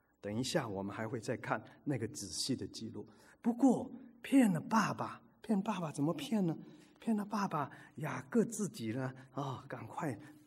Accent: China; 当时的婚礼跟我们中国人差不多了，一定要喝酒了

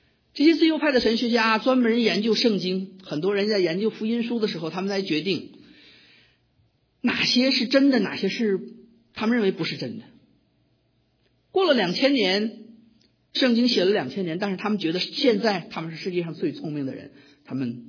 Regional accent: Tianjin, China; 很多人知道我是天津人，所以我在城里长大，从来没有跟过地

